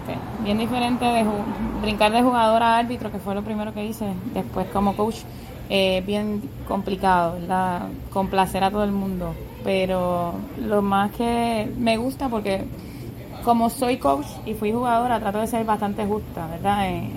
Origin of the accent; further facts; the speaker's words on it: San Francisco de Macorís, Duarte, Dominican Republic; born there; Nací en República Dominicana.